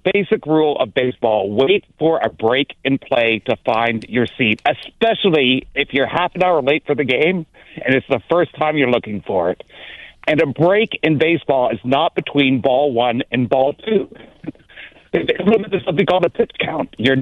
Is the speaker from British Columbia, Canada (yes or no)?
no; Toronto, Ontario, Canada; I am from Toronto.